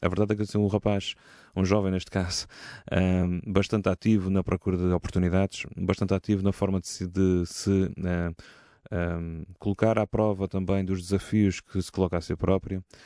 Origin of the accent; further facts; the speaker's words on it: Angra do Heroísmo, Azores, Portugal; O facto de estar baseado na Ilha Terceira é apenas a minha cidade natal, a minha ilha natal.